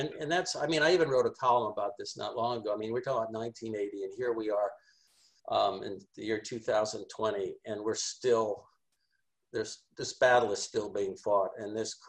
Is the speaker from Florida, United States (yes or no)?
yes; Florida, United States; I got a job offer to come back to where I grew up in South Florida